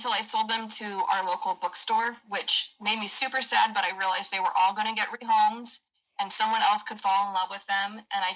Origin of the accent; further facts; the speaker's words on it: Anaheim, California, United States; it was one only for the city of Anaheim, where I grew up here in California.